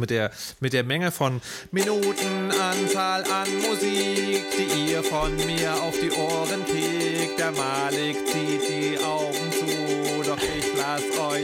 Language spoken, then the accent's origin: German; East Germany, Germany; Ich komme aus dem Osten, wir hatten nichts.